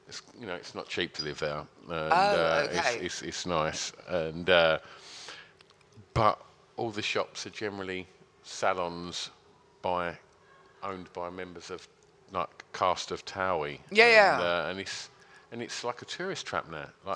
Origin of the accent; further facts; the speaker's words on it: East of England, United Kingdom; we're from Essex